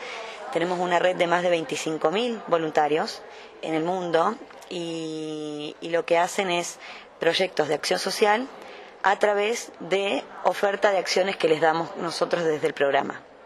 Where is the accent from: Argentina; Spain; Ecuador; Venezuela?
Argentina; soy argentina. Antes de que empiecen a escuchar un ruido raro en mi acento y pregunten de dónde es esta chica